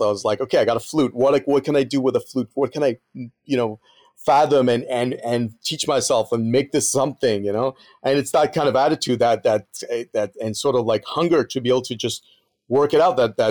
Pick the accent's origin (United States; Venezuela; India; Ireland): Venezuela; Andes; I grew up in the Andes Mountains of Venezuela.